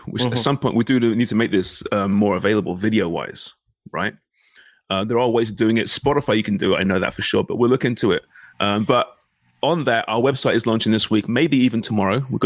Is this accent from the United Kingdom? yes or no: yes; England, United Kingdom; You know, I'm English.